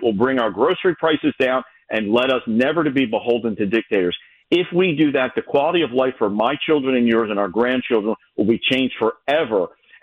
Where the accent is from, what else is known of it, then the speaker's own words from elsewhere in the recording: Pennsylvania, United States; As an American, as a Pennsylvanian, I hope the Democratic Party comes back to the center.